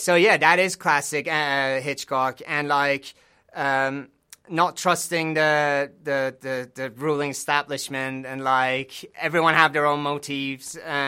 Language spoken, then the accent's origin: English; Iran; Also, growing up in Iran, this is something I was like talking to a friend of mine.